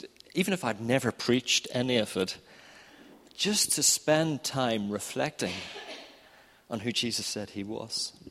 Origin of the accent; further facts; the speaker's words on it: Northern Ireland, United Kingdom; we're from Northern Ireland